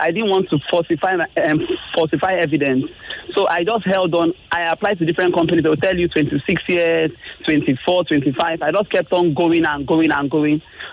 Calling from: Ekpe, Nigeria; I'm calling from Ekpe.

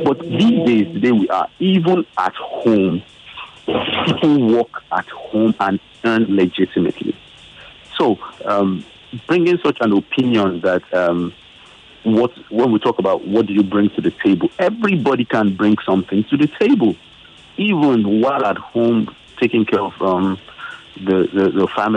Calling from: Lagos, Nigeria; Lagos, good morning.

